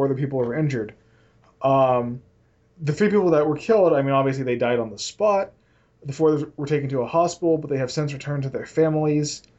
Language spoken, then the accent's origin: English; North Carolina, United States; born there; and it's funny because I was born in North Carolina.